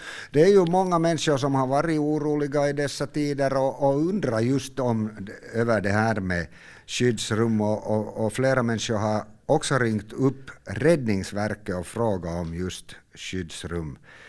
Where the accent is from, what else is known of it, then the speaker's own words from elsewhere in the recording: Helsinki, Uusimaa, Finland; Jag minns när jag växte upp som barn på Drumsö i Helsingfors, så fanns det ett stort skyddsrum som var insprängt i ett berg.